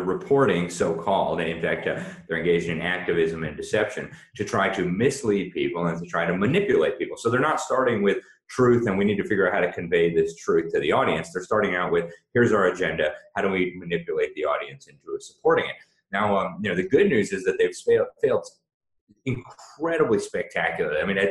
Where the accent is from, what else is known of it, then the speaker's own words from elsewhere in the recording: Florida, United States; my home state of Florida, I'm from Florida originally